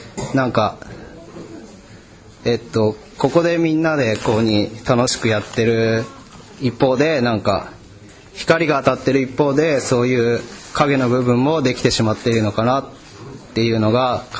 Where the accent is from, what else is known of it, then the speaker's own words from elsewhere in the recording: Gunma, Japan; 僕は群馬の田舎から出てきてるんですけど、